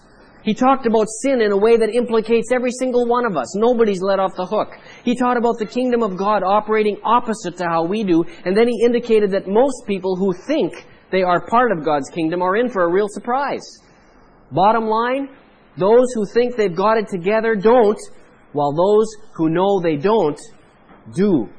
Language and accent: English; Canada; Now, he could tell by my accent, but just by listening to me talk, he knew I was from Canada.